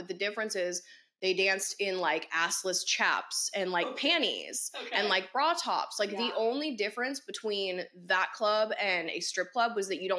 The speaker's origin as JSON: {"language": "English", "town": "Seattle", "region": "Washington", "country": "United States", "said": "So, literally 20 years old. I'm from Seattle, Washington. 20 years old."}